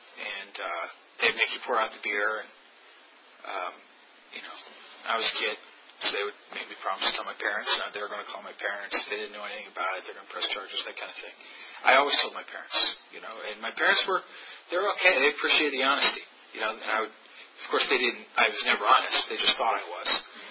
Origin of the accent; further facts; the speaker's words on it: Virginia, United States; But I grew up in Fairfax County, and there was pretty much a drug counselor behind every bush.